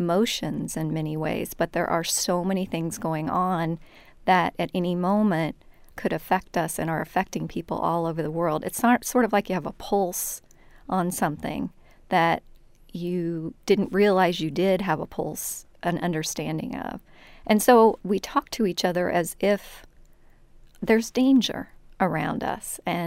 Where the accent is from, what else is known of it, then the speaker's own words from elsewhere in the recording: Midwest, United States; When I first got to college, I was raised in the Midwest, and after my mother had a nervous breakdown, we came back to the States